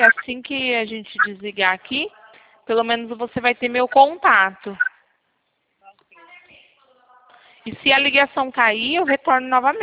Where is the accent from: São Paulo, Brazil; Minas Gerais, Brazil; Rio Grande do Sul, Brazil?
São Paulo, Brazil; Porto Ferreira; Eu sou aqui de Porto Ferreira, fica no interior de São Paulo.